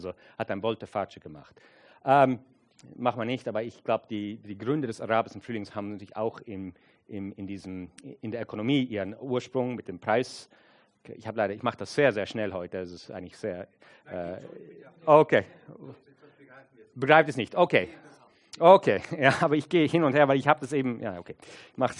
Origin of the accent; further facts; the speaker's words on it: United States; German is a second language; Und das muss jetzt gesagt werden als Amerikaner, und ich bin ein sehr stolzer Amerikaner